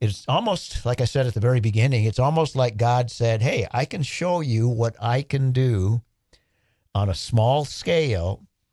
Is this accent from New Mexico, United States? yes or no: yes; Taos, New Mexico, United States; You can also go to where I grew up in Taos